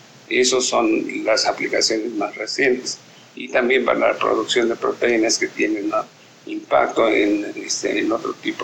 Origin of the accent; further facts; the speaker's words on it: Mexico; es una responsabilidad que tenemos no solamente como mexicanos por tener una riqueza enorme de este tipo de plantas